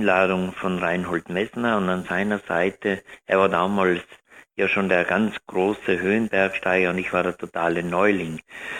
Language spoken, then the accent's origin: German; South Tyrol, Italy; Dann war ich den ganzen Sommer hauptsächlich in meiner Heimat in Südtirol unterwegs, in den Dolomiten.